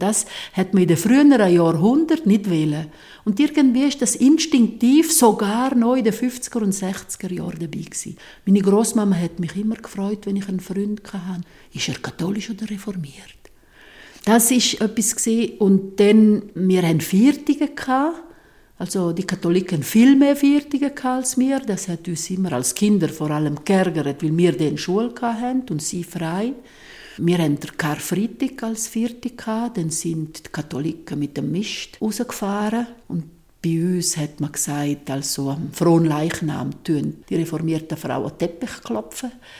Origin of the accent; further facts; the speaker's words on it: Graubünden, Switzerland; first language Italian; German is a second language; Aus dem Grund redet man hier auch Italienisch, wie im Tessin, aber wir sind keine Tessiner, wir sind eben italienischsprachige Bündner.